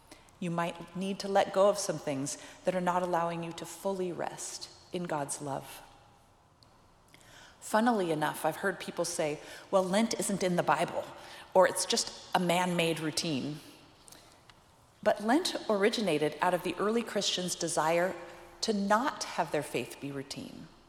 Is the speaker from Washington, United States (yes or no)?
yes; Washington, United States; My family, I'm from Washington State.